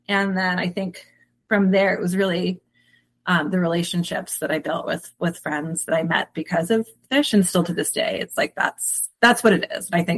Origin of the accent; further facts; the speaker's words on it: East Coast, United States; So I, unlike the three of you guys, I grew up on the East Coast.